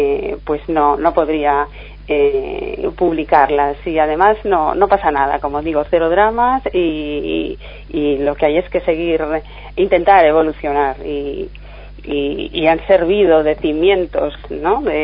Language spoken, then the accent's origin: Spanish; Galicia, Spain; accent: Galician; yo soy gálico falante, soy castellano parlante y además convivo de una manera muy natural con las dos lenguas y el acento, pues cuando hablo castellano probablemente pues no quiere salir el acento gallego